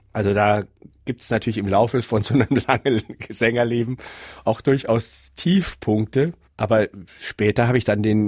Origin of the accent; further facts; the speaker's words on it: Augsburg, Bavaria, Germany; bei mir zu Hause in Augsburg, ich bin Augsburger